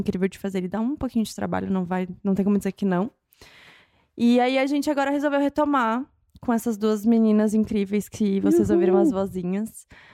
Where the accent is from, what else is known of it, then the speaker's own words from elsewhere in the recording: Rio Grande do Sul, Brazil; Eu sou designer, eu sou gaúcha, provavelmente é com o sotaque mais forte de todas nós.